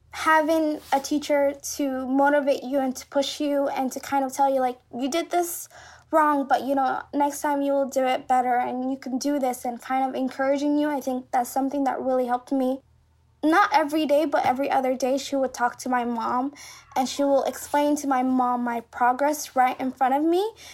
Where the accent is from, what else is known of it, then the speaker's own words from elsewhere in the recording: Somalia; now in United States; I'm not American, I'm Somali.